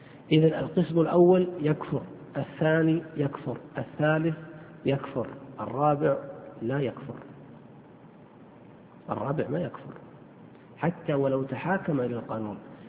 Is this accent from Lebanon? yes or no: no; Saudi Arabia; المحاكم الشرعية فقط عندنا في المملكة العربية السعودية